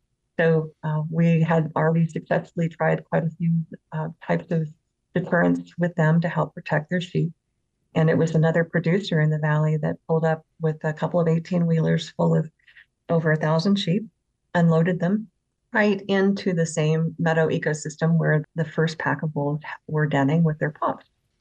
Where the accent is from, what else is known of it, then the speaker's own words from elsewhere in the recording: Idaho, United States; also born or lived in Texas; I grew up in Idaho, but I was born in Texas.